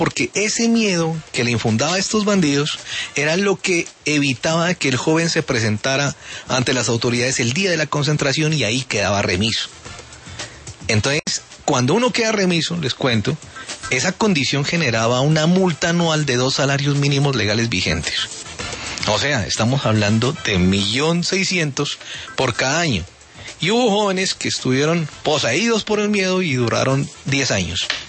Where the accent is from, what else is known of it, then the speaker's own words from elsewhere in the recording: Pasto, Nariño, Colombia; now in Bogotá, Colombia; yo soy pastucito, entonces yo soy pastuso, ¿no?